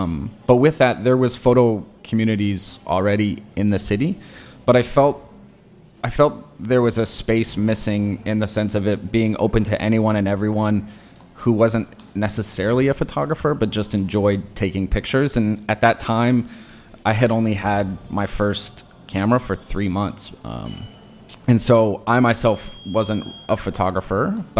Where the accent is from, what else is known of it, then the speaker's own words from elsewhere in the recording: Lakewood, Washington, United States; also born or lived in California; So I grew up out west, Pacific Northwest to be exact. However, I was born in California. Military kid. Grew up. Spent most of my life just south of Seattle. Little military town called Lakewood.